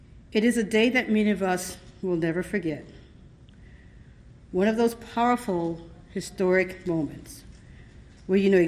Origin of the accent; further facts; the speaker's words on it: New York, United States; It was both my duty and responsibility as an American and a New York native to be able to join others on the commission